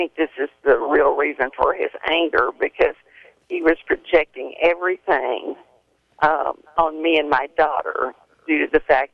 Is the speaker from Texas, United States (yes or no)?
yes; Dallas, Texas, United States; the church that I grew up in Oak Cliff, the Gospel Lighthouse Church.